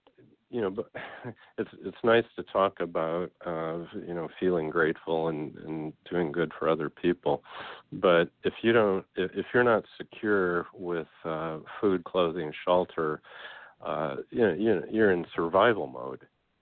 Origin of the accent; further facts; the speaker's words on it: Goshen, Indiana, United States; starting a Walk for Hunger in my hometown, Goshen, Indiana.